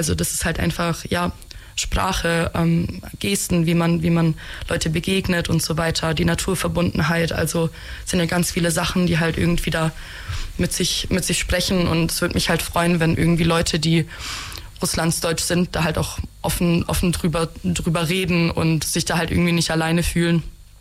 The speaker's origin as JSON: {"language": "German", "country": "Germany", "tie": "born there", "first_language": "ru", "said": "Sie kommen aus Kasachstan. Ich bin hier in Deutschland geboren"}